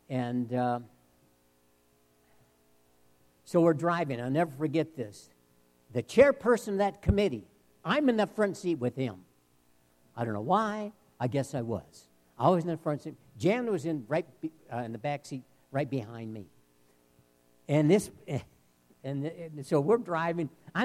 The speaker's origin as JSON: {"language": "English", "region": "Midwest", "country": "United States", "said": "I'm thinking to myself, are you kidding me? I'm from the Midwest."}